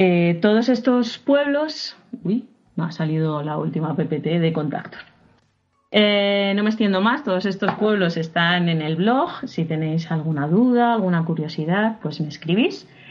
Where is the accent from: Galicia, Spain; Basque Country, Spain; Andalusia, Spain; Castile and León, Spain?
Castile and León, Spain; Salamanca; a mí siempre me gusta cuando voy a diferentes sitios o aquí en Madrid sacarle alguna miajita de comparación con mi ciudad